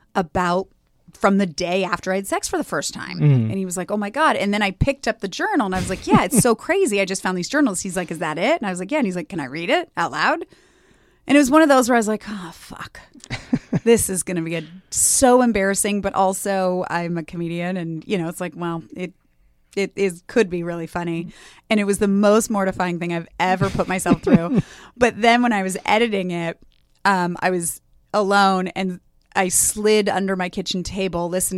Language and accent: English; Los Angeles, California, United States; But I grew up in LA.